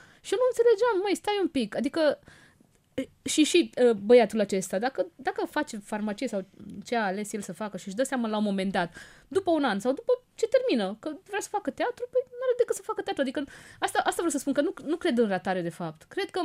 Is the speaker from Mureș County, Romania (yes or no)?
yes; Târgu Mureș, Mureș County, Romania; eu am crescut în Târgu Mureș